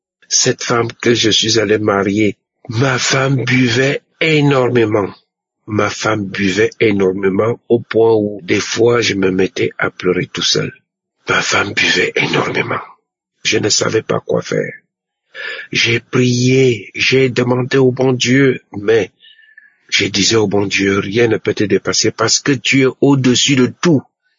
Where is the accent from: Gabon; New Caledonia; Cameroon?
Cameroon; now in France; Je suis un Camerounais vivant en France.